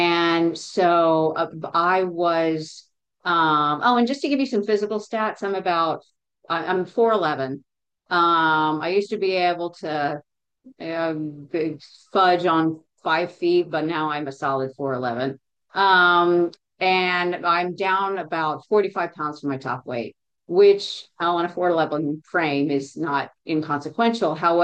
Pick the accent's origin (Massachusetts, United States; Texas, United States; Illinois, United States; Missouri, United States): Texas, United States; I grew up in near Dallas-Fort Worth. Went to school in Houston